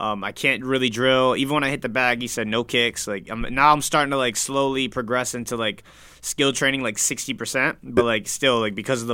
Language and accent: English; Florida, United States; I'm from Broward. Like I'm a South Florida guy.